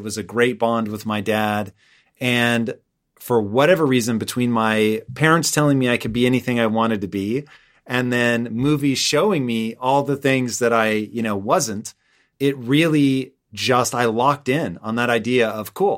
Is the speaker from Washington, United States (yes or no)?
yes; Tacoma, Washington, United States; And I grew up in Tacoma. My address was Tacoma. But in reality, I was closer to Puyallup.